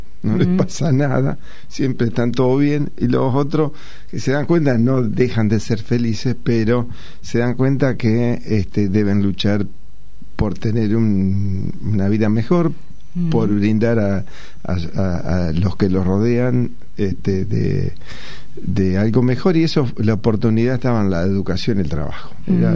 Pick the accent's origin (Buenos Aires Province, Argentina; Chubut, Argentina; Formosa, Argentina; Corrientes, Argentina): Buenos Aires Province, Argentina; San Nicolás; yo soy oriundo de San Nicolás, nací en San Nicolás, y en una familia humilde. Y debo aclarar, humilde pero no pobre.